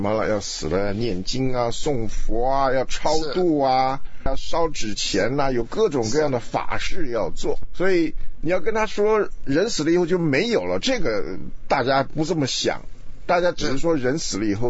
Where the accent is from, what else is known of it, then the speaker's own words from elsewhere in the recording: Taiwan; 你们成长的环境跟我在台湾成长的环境当然是不一样。